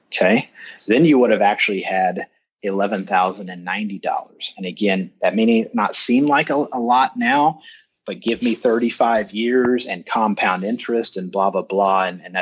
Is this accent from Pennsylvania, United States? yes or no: no; Kansas City, Missouri, United States; I'm in Kansas City, and American Century is in my hometown, and they've got two massive buildings down on the plaza.